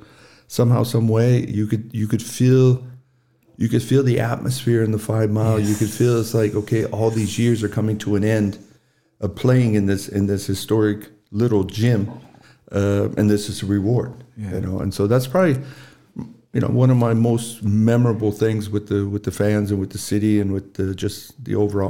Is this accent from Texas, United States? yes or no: no; Seattle, Washington, United States; You know, I grew up in the Seattle area, so we had nothing but water and we had mountains.